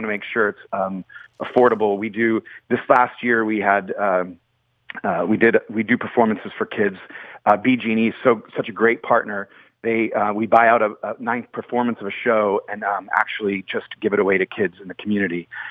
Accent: Erie, Pennsylvania, United States; I grew up in Erie, Pennsylvania, so bars in the middle of the block are just my kind of thing.

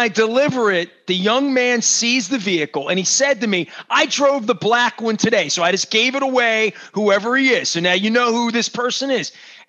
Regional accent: Dundalk, Maryland, United States; honestly, dude, I'm from Dundalk. My parents would have put it in the freezer.

